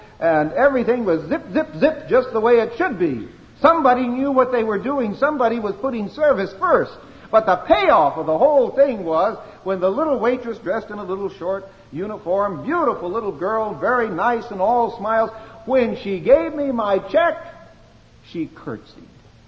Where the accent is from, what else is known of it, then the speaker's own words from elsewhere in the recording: San Diego, California, United States; that I'm from San Diego.